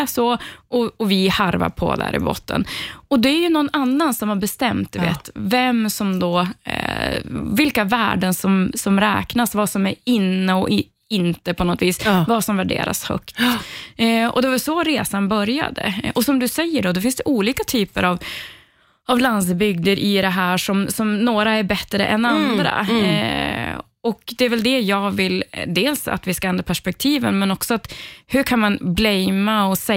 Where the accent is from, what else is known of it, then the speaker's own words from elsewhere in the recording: Kall, Jämtland County, Sweden; Och då visar det sig att det är min hemkommun som är helvetet.